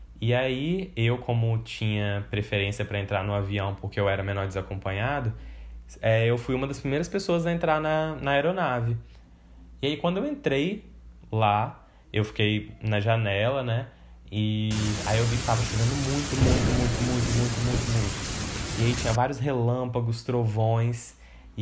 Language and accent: Portuguese; Vitória, Espírito Santo, Brazil; also born or lived in Salvador / Cruz das Almas; eu nasci em Salvador e aí a gente morava numa cidade interior que era Cruz das Almas, que foi onde meu irmão nasceu. E aí teve um momento que a gente se mudou aqui para Vitória.